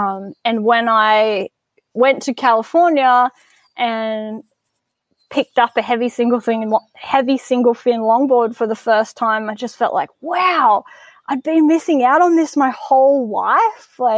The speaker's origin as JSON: {"language": "English", "town": "Newcastle", "region": "New South Wales", "country": "Australia", "tie": "born or raised there", "moved": "as an adult", "said": "I was born in Newcastle, Australia. Raised there my whole childhood and through my teens, and when I finished school and got my driver's license and freedom to roam, I left there"}